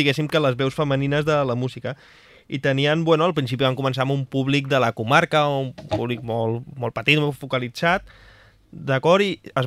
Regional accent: Constantí, Catalonia, Spain; A Constantí, al petit poble

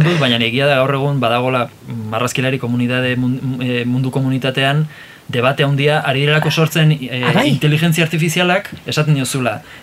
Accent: Irun, Basque Country, Spain; Irun agertzen da nire herria

